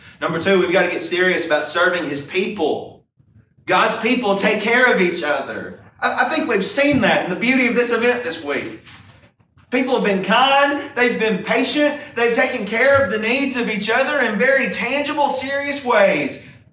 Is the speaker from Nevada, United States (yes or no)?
no; Kentucky, United States; I'm from Kentucky. And in Kentucky, for the last 15 years, we got really accustomed to basketball players coming in.